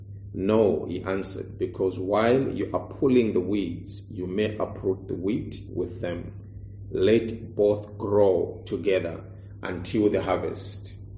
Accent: Zambia; Now, growing up in Zambia, I remember when we were young, we were surrounded by our grandmothers, our mothers, elderly people

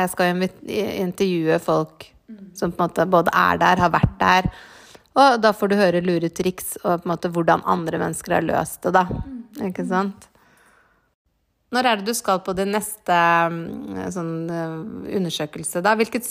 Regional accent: Oslo, Norway; born there; Jeg er født jo på Riksen

